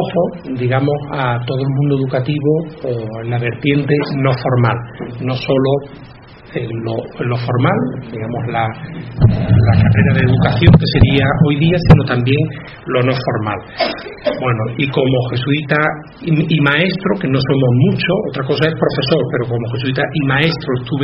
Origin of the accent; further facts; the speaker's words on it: Huelva, Andalusia, Spain; also born or lived in Tenerife; soy jesuita, originario de Huelva, nacido en Tenerife, siempre lo digo por honor a mi madre, porque toda mi familia materna es canaria y mi abuela materna además era de la isla de La Palma.